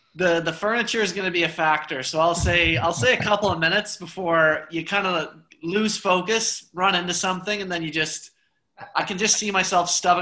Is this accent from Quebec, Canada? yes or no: no; Kinburn, Ontario, Canada; I grew up in Kinburn, if you recognize the name.